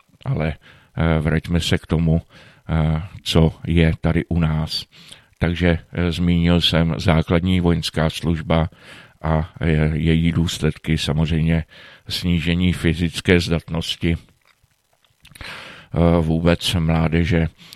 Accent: Aš, Karlovy Vary Region, Czechia; Takže díky tomu jsem z Aše se dostal až do Prešova

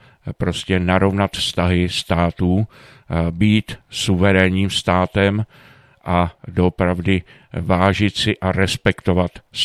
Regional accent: Bohemia, Czechia; protože u nás v Čechách nechci se tekon nějak, no, nechci to nějak hanět, ale doopravdy u nás v Čechách už ty tradice téměř pomalu mizí.

